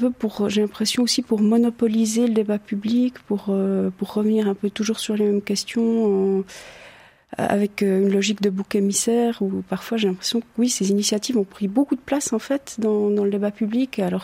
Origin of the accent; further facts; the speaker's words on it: Switzerland; Je suis suisse, j'ai envie de parler de notre système politique, de notre démocratie directe